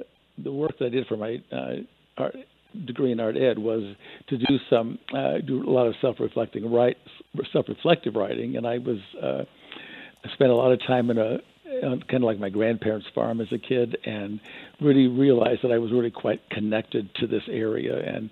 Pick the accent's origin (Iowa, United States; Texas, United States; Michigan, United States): Iowa, United States; Cedar Rapids; I grew up in Cedar Rapids, and that's kind of the landscape around Cedar Rapids.